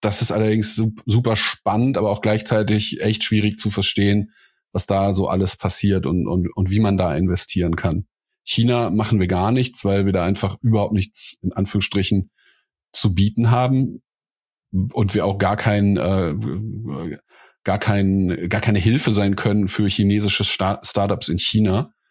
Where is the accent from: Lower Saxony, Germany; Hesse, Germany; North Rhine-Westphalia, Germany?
North Rhine-Westphalia, Germany; Cologne; ich bin in Köln aufgewachsen.